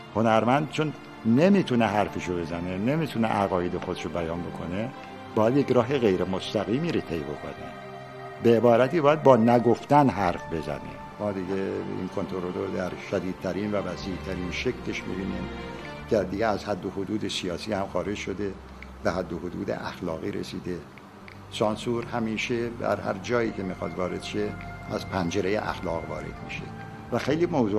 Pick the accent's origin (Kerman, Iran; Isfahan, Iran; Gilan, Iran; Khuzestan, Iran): Khuzestan, Iran; Abadan; born there; خوزستان را دوست دارم برای اینکه ولایت من است. و عاشق آبادان هستم برای اینکه زادگاه من است.